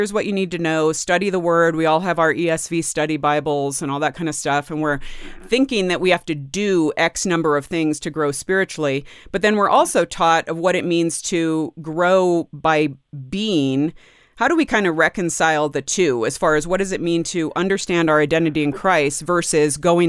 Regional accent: San Jose, California, United States; also born or lived in Mountain View; now in Colorado, United States; That is my home. I grew up in San Jose in Mountain View, so you are in my stomping grounds.

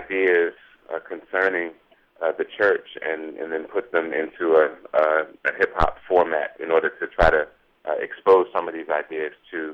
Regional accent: Philadelphia, Pennsylvania, United States; Yeah, I'm born and raised in Philly.

